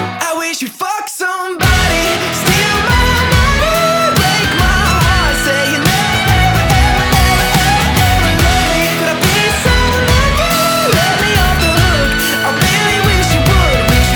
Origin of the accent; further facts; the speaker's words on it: Wellsville, New York, United States; But here we are, where we grew up in Wellsville, New Yor